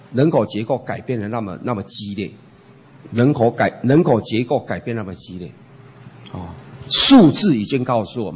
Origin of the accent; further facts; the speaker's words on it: Taiwan; 但是一般尤其是我们台湾人，哦，一般对神或是神明的观念就是拟人化